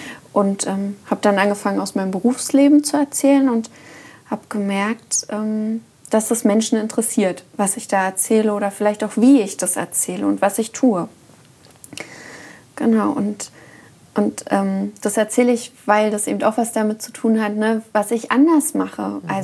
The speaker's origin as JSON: {"language": "German", "region": "East Germany", "country": "Germany", "said": "Und ich komme ja aus dem Osten und da habe ich auch in Systemen gelebt."}